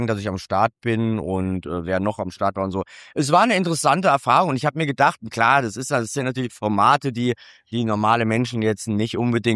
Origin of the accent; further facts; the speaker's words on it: Hesse, Germany; Ich komme aus einem kleinen Dorf in Mittelhessen in der Nähe von Marburg.